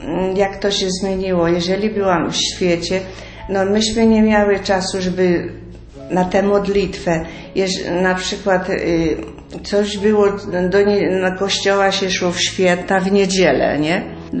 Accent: Subcarpathian Voivodeship, Poland; ale ja pochodzę z terenów bieszczadzkich. Było bardzo dużo pola.

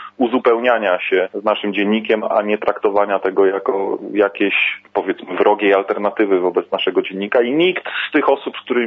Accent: Pomeranian Voivodeship, Poland; Ja jestem skromnym historykiem z Trójmiasta

